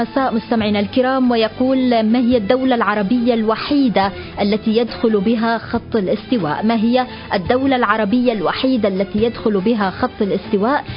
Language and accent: Arabic; Palestine; إحنا كمجتمع فلسطيني على مدار عقود نعيش أصعب وأحلك الظروف والأوقات